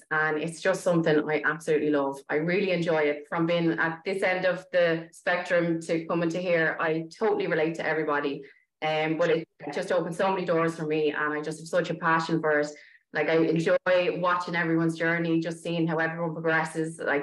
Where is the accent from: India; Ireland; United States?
Ireland; Dublin, Leinster; I'm originally from Dublin, and I'm living here for, she's coming on 25 years now. So more of, this is more my home really than Dublin was.